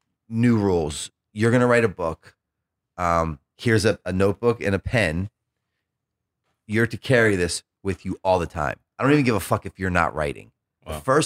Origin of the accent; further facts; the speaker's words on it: Baltimore, Maryland, United States; because I grew up in Baltimore City and there was this one particular corner